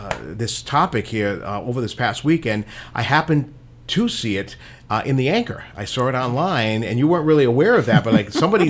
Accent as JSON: {"language": "English", "town": "Providence", "region": "Rhode Island", "country": "United States", "tie": "born or raised there", "said": "And growing up in Providence, used to know that there was, I don't think it's there anymore, St. Vincent de Paul home on across from Mount Pleasant High School"}